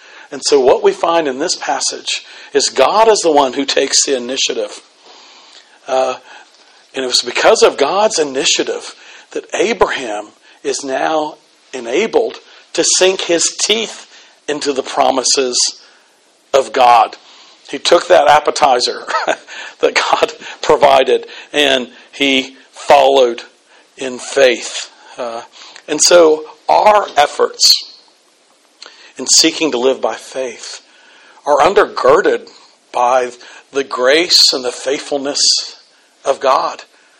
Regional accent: Texas, United States; I'm from Texas, and you hear the expression, you got to pull yourself up by your own bootstrap frequently.

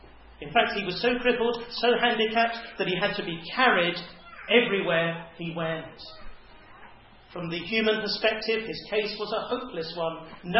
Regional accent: Hove, South East England, United Kingdom; I can vividly remember a 2-week miracle crusade that was held in my hometown of Hove back in the 80s.

